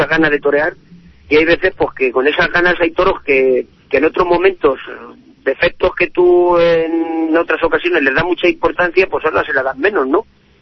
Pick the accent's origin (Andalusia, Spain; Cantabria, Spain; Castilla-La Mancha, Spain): Castilla-La Mancha, Spain; Mora; Luego al día siguiente toreo también aquí en mi pueblo, en las fiestas de Mora